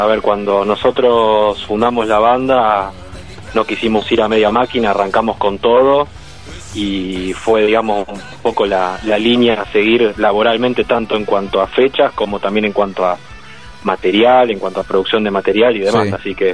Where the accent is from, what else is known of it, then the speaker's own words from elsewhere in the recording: Buenos Aires, Argentina; nosotros somos de Capital todos